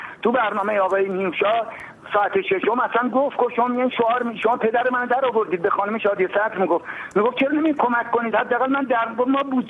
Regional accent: Iran; تقاضای من به عنوان یه ایرانی اینه که

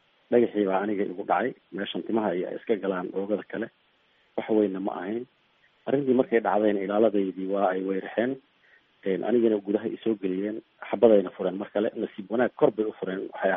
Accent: Garbahaarey, Gedo, Somalia; born there; anigu garbaharay baan ku dhashay oo ka imid

